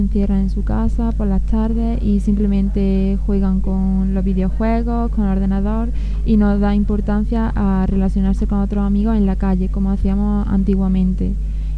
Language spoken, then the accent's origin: Spanish; Córdoba, Andalusia, Spain; vengo del sur de España, de Córdoba